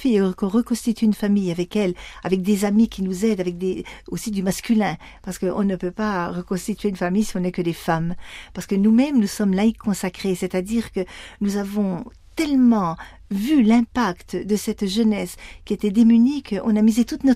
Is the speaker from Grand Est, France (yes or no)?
no; Bourgogne-Franche-Comté, France; Je suis de Franche-Comté, en France.